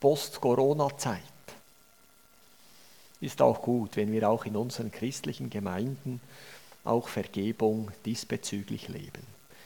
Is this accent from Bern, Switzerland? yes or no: yes; Thun, Bern, Switzerland; Und das ist für mich als Thuner und für uns als Schweizer einfach zu sagen.